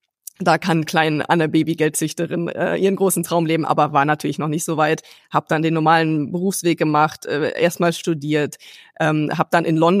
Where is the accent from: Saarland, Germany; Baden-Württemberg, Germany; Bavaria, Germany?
Baden-Württemberg, Germany; Und als Schwabe muss man sowieso sparen.